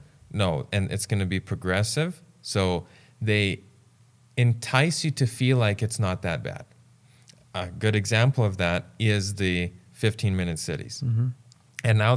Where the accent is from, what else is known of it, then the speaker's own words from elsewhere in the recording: Saskatchewan, Canada; I know farmers, because I'm from Saskatchewan, who had beautiful self-seed crops